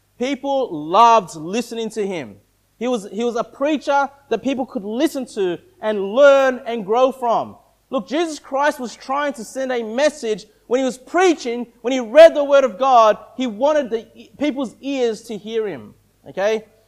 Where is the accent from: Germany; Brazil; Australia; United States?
Australia; Sydney, New South Wales; now in Sunshine Coast, Australia; I was born and raised in Sydney.